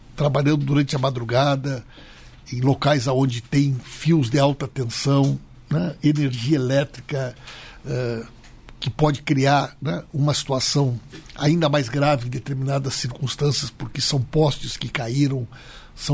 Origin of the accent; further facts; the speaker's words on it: Santa Maria, Rio Grande do Sul, Brazil; Eu sou gaúcho, sou natural de Santa Maria, uma das cidades mais atingidas por essa tragédia.